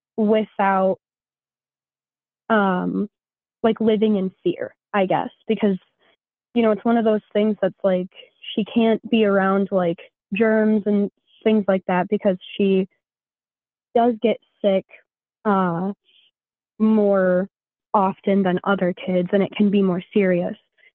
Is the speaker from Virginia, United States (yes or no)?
no; Michigan, United States; I'm from Michigan.